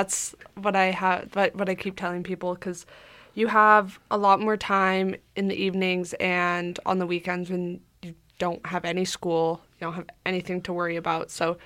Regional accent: Boulder, Colorado, United States; moved away as an adult; now in Vancouver, Canada; I'm originally from Boulder, Colorado, but I moved to Vancouver to go to school here, as many of us did.

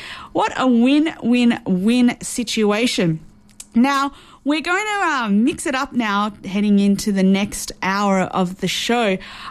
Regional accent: Australia; It actually started in my home country, Australia

